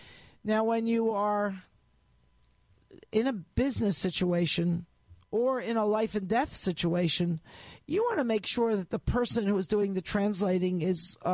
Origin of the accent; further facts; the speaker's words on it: Baltimore, Maryland, United States; born there; I was born in Baltimore, even though it's not that far south. My mother's family and my father's family all consider themselves very southern.